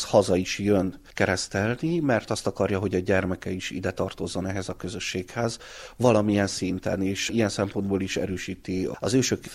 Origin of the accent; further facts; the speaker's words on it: Cocoș, Covasna, Romania; Háromszékiként, kökösiként tudtam a faluról, a létezéséről.